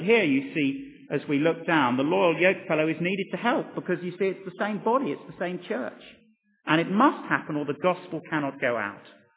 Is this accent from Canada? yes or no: no; United Kingdom; And particularly if we're British, you see, we just like to shut the door on those things and pretend they're not there.